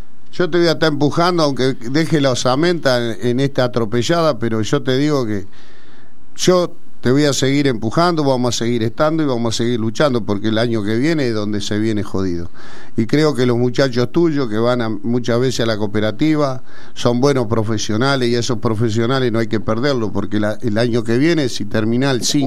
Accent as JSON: {"language": "Spanish", "country": "Argentina", "said": "Como argentino, como patriota, como patriotas"}